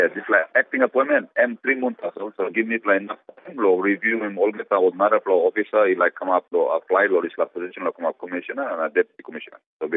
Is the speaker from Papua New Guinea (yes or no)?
yes; Bougainville, Papua New Guinea; I'm from Bougainville